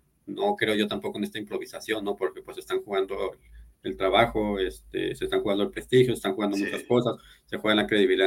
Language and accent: Spanish; Mexico; y eso no me hace menos mexicano